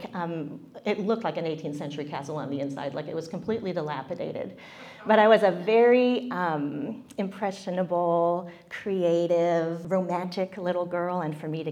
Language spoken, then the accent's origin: English; France; I was born and raised in France. That's just the reality. And because my parents taught at European Bible Institute just north of Paris, I got to grow up in this.